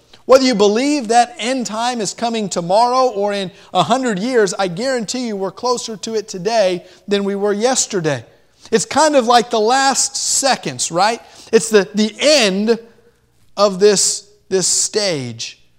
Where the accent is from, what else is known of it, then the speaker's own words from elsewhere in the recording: Miami, Florida, United States; I grew up in Miami. Give me Dan Marino.